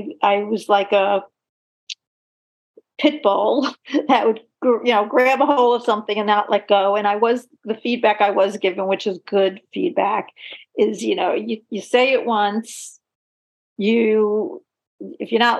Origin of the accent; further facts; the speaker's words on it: Brooklyn, New York, United States; born there; Oh, no, I was born in Brooklyn.